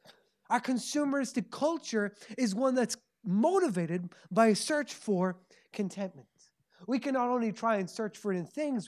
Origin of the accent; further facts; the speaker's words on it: Leinster, Ireland; now in Dublin, Ireland; I'm originally from Kildare, been living in Dublin now for about 3.5 years